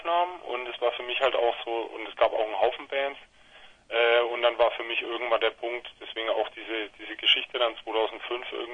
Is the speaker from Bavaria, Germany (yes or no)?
yes; Nuremberg, Bavaria, Germany; Wir kommen aus Nürnberg.